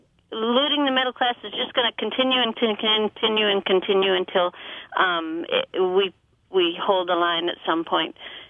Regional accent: Minnesota, United States; now in Green Bay, United States; I just want to call in support of the governor of Minnesota, which is my home state.

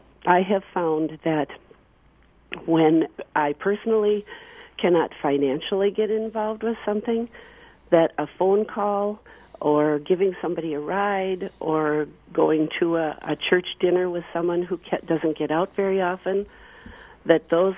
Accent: Shell Lake, Wisconsin, United States; I'm from Shell Lake, Wisconsin, in the very far corners of the Northwest.

